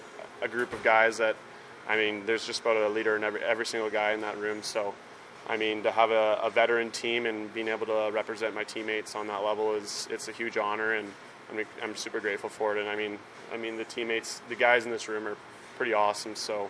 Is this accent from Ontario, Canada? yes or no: no; Calgary, Alberta, Canada; also born or lived in Tri-City; Tri-City a little bit smaller city, American city to Calgary, pretty much my hometown.